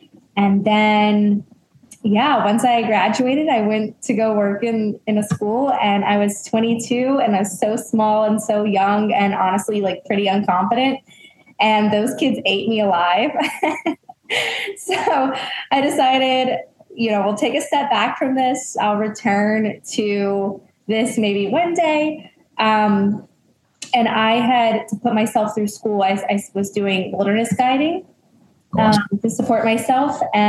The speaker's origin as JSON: {"language": "English", "country": "United States", "tie": "born or raised there", "lives_now": "Charleston, United States", "said": "Yeah, born and raised more in kind of the foothills. So right outside of Charlotte, but very rural at the time. It's now become quite the suburb."}